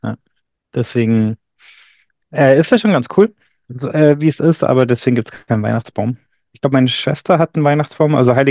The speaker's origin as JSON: {"language": "German", "country": "Austria", "said": "bei uns in Österreich haben wir keinen tatsächlich"}